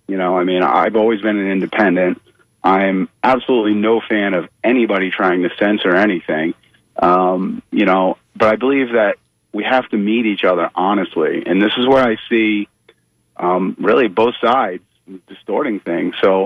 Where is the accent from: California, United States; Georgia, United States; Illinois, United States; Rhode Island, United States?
Rhode Island, United States; In Rhode Island.